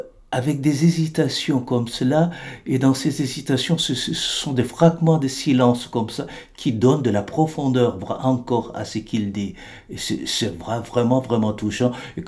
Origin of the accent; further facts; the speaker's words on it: Chad; je viens du Tchad, je vais avoir là au mois de décembre 63 ans.